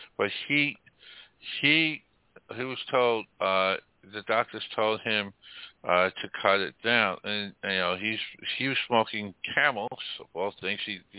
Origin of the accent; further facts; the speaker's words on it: New York, United States; My number one sport is hockey because I grew up in the New York area and we had hockey.